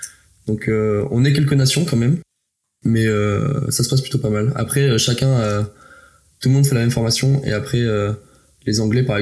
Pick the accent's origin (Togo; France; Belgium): France; même si on est français et qu'on a un uniforme français